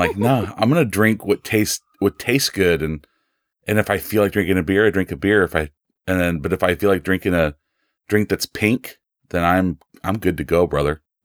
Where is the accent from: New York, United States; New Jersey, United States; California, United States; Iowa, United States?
California, United States; This is going to totally out me as a Californian.